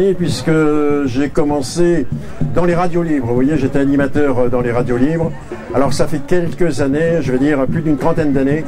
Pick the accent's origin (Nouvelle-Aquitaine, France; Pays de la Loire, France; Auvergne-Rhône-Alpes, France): Pays de la Loire, France; Le Mans; je suis originaire du Mans. Voilà, le Mans, une grande ville de sport automobile.